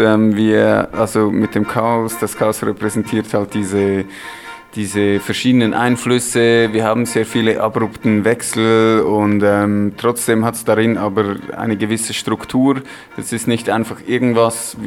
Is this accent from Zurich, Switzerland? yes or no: yes; Zurich, Switzerland; Ich bin aus Zürich, meine Freunde sind aus Bern.